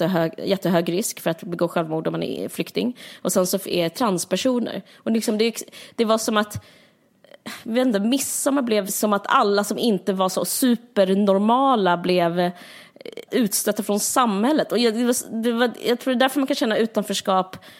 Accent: Simrishamn, Skåne, Sweden; i vårt villområde i Simrishamn där jag växte upp.

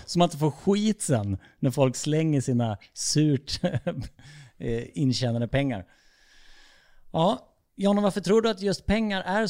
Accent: Falkenberg, Halland County, Sweden; Jag är uppväxt i Falkenberg

